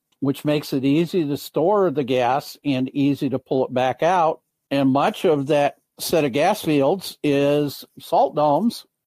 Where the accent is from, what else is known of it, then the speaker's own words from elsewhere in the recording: Michigan, United States; So in Michigan, my home state